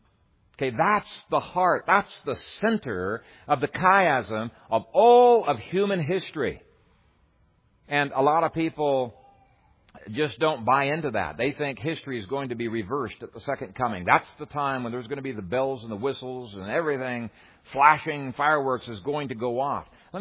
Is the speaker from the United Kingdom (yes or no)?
no; Canada; now in United States; I came from Canada. She came from Omaha